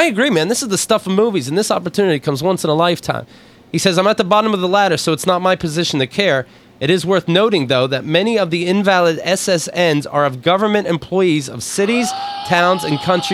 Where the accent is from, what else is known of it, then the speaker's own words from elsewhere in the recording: Haiti; I didn't even think, even though I'm from Haiti, I didn't think about it until that reissue